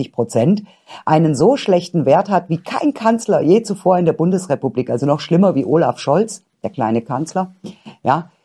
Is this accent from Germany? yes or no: yes; Baden-Württemberg, Germany; Zum Beispiel in meinem Heimatland, in Baden-Württemberg.